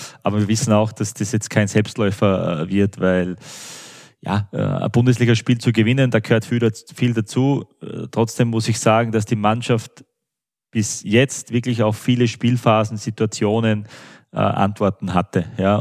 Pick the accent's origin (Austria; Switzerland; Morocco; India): Austria; now in Germany; ich fühle mich auch im Kraichgau wohl. Das ist dann schon, ja, schon sehr nahe auch irgendwie zu meiner Heimat von der Kultur her, vom auch wie die Landschaft und so ist.